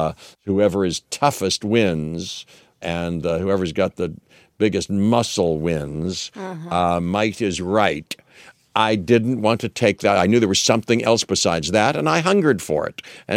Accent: Pittsburgh, Pennsylvania, United States; and I grew up in Pittsburgh, and, you know, it can be tough.

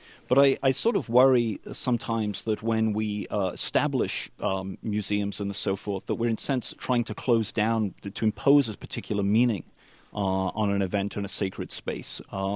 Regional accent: England, United Kingdom; as an Englishman

